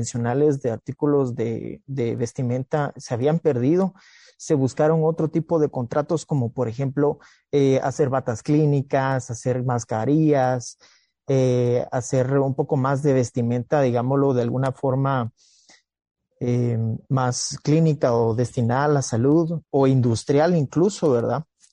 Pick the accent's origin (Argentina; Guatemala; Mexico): Guatemala